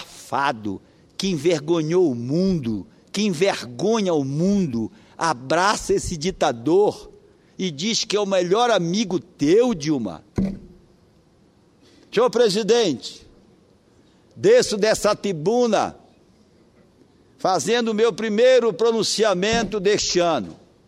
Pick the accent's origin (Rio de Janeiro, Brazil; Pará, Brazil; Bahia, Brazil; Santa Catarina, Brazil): Pará, Brazil; born there; visita o meu Marajó, onde eu nasci.